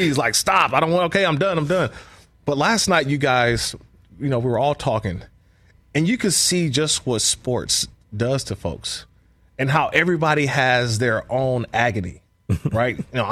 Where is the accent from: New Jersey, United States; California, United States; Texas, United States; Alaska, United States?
California, United States; Oakland; I grew up in Oakland as a Bay Area guy and played for the Raiders